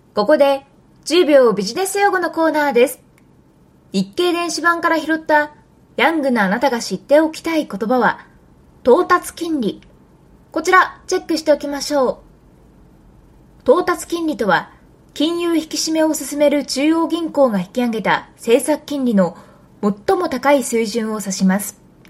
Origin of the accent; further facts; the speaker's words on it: Okayama, Japan; 今スポーツが熱い私のふるさと岡山県。